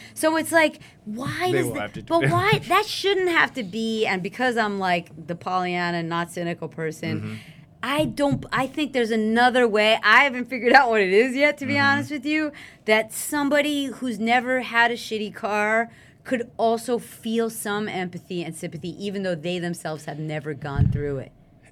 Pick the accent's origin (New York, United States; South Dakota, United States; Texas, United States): New York, United States; Bronx; I think about this because some of my friends now, we grew up in the Bronx, whatever.